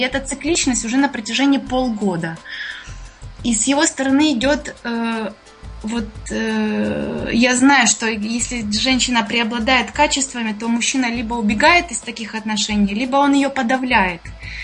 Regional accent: Kyiv, Ukraine; Я киевлянка.

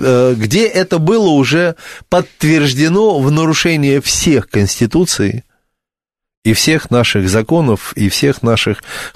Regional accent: Odesa, Odesa Oblast, Ukraine; Я сам там вырос, в Одессе я вырос, да

